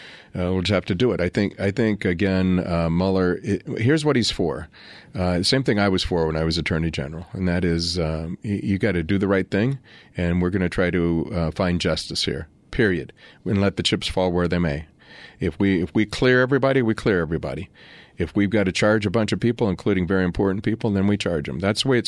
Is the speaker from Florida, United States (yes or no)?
no; Mesa, Arizona, United States; I grew up in Mesa. Okay, so I've been lucky enough to be part of the LDS community my entire life without being LDS.